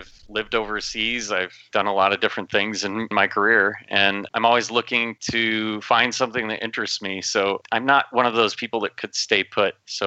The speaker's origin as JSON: {"language": "English", "region": "Minnesota", "country": "United States", "tie": "born or raised there", "said": "I grew up in Minnesota."}